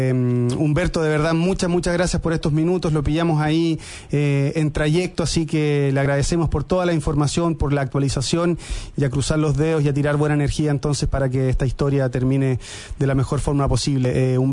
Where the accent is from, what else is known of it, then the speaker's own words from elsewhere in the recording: Osorno, Los Lagos, Chile; yo soy de Osorno